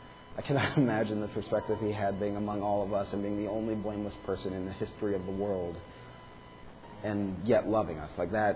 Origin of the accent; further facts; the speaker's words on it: United States; And sorry, I grew up here, born and raised in America.